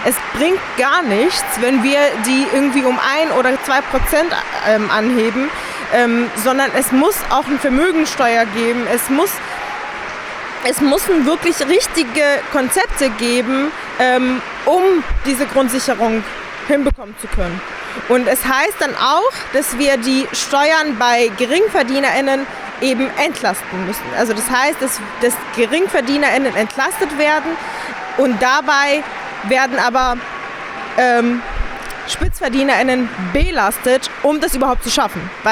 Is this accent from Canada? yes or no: no; Syria; now in Germany; Also ich komme ja selber aus Syrien, bin 2013 nach Deutschland gekommen und in Syrien kriegt man ja nichts von der Klimakrise mit.